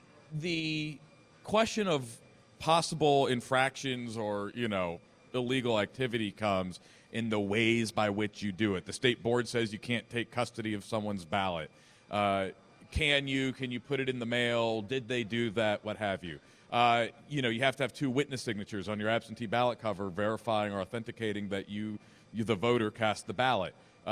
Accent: Hope Mills, North Carolina, United States; I grew up in Hope Mills, North Carolina, which is in the corner of Cumberland County that borders Bladen and Robeson

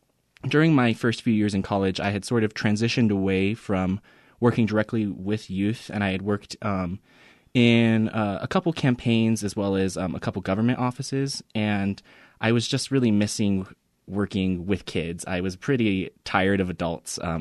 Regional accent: Farmington, New Mexico, United States; also born or lived in Las Cruces; I'm originally from Las Cruces. That's where I was born. But at a young age, I moved to Farmington, New Mexico.

